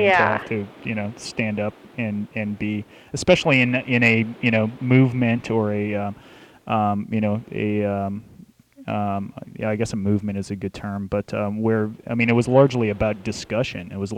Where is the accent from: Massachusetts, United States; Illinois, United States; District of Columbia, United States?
District of Columbia, United States; Washington; I'm from the Washington D.C. area